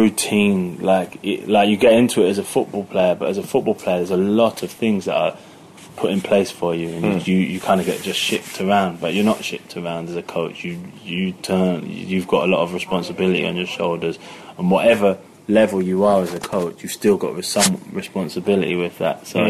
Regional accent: United Kingdom; I think that for our standpoint as British people, it's massive.

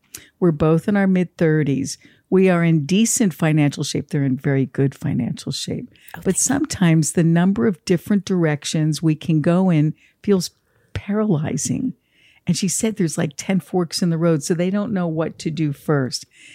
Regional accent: New Jersey, United States; Kathleen, I picked this because I'm from New Jersey as well.

